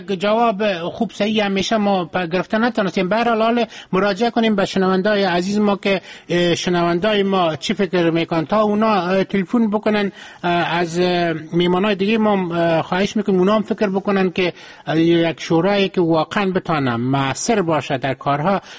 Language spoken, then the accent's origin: Persian; Afghanistan; ما نقطه نظر یک شخص که از افغانستان هستیم